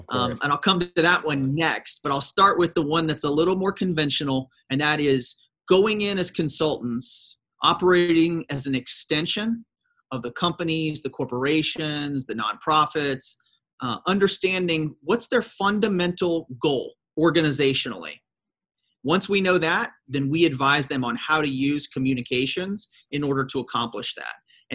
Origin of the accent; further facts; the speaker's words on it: Shreveport, Louisiana, United States; moved away as an adult; In all seriousness, I grew up in Shreveport, Louisiana, and I couldn't wait to get out of Louisiana. So I went to Washington, D.C.